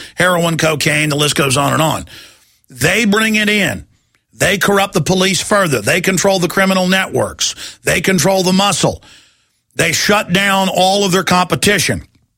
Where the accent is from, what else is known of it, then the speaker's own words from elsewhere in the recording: Rockwall, Texas, United States; also born or lived in Austin; You know, I grew up in Rockwall, Texas. My last few years of high school were here in Austin.